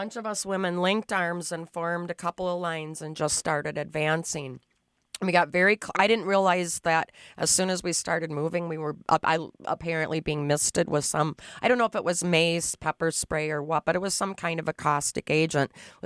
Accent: Duluth, Minnesota, United States; Duluth, Minnesota.

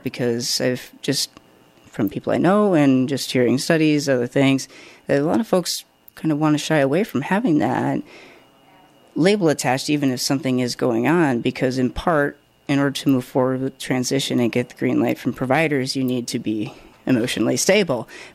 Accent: Iowa, United States; I grew up in Iowa in the 80s, and that just wasn't something that we talked about.

